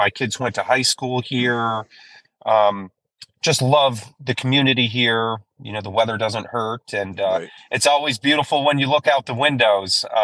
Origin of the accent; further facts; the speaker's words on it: Illinois, United States; moved away as an adult; now in Knoxville, United States; No, born and raised in Northern Illinois. I grew up on a little lake called Long Lake in the northwest suburbs of Lake County